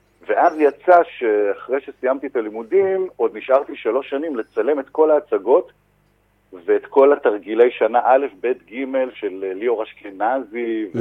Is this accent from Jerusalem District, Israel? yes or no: no; Tiberias, Northern District, Israel; moved away as an adult; אני מטבריה במקור, עד גיל 18 גרתי שמה